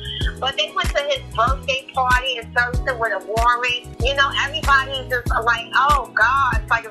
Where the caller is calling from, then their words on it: New York City, New York, United States; I'm the one. I'm calling from New York City, NYC.